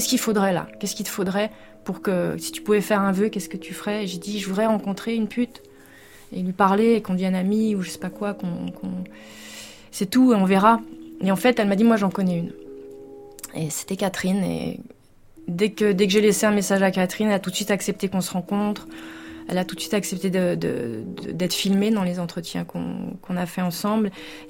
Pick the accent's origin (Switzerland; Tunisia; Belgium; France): Switzerland; Geneva; born there; Moi, je suis née à Genève.